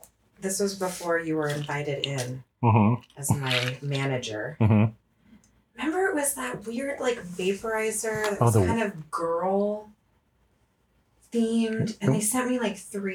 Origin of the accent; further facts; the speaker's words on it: California, United States; I'm from California.